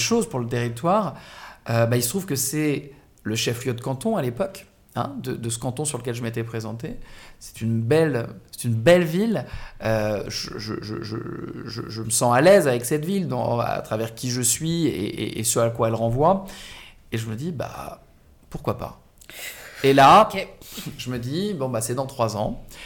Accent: Le Trait, Normandy, France; Je suis d'ici. Moi, je suis né à Rouen, mais en réalité, j'ai passé mon enfance et ma vie au Trait, commune voisine de Duclair.

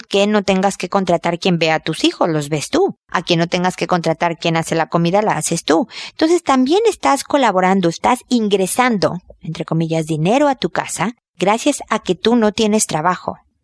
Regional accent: Mexico; yo soy mexicana

